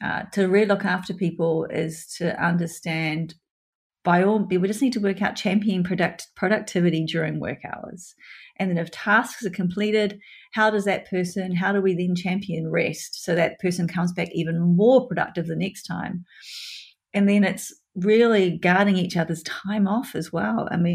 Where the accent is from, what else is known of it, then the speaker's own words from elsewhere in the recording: New Zealand; I just read this morning the latest stats for New Zealand, my home country.